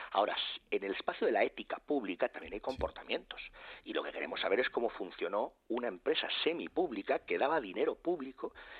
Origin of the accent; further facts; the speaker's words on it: Madrid, Community of Madrid, Spain; los madrileños, que tenemos un sentimiento muy profundo como españoles